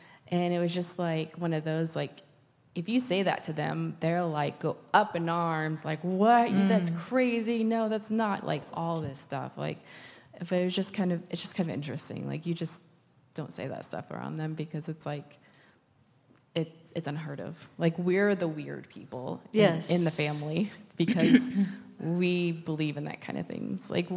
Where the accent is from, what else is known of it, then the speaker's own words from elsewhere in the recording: Oregon, United States; I grew up in Oregon, so we had black widows.